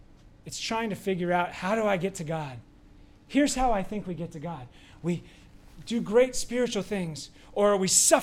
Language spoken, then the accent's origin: English; Seattle, Washington, United States; growing up in Seattle, everybody was a Democrat.